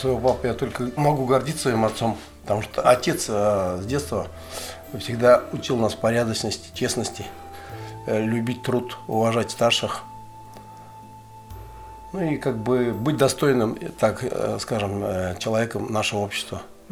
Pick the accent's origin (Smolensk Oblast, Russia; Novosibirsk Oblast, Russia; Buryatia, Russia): Buryatia, Russia; Zakamensk; born there; старшая сестра родилась, уехали в Закаменск. Я родился уже в Закаменске в 60-м году.